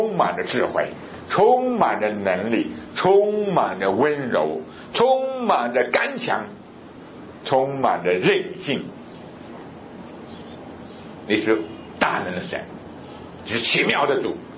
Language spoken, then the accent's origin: Chinese; China; 特别在中国这个国家，对，我生在这个国家，我长在这个国家，我工作在这个国家，